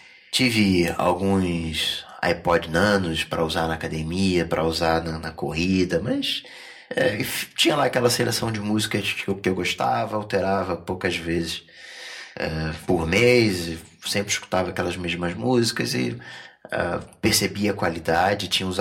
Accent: Rio de Janeiro, Brazil; Eu hoje tenho 33 anos, sou do Rio de Janeiro

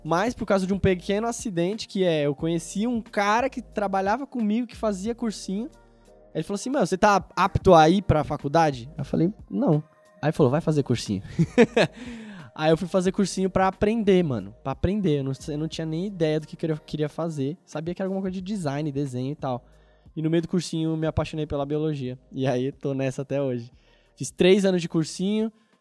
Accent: São Paulo, Brazil; eu vim do Grajaú, né, da Zona Sul, extremo sul de São Paulo, também mesma fita, escola pública a vida inteira

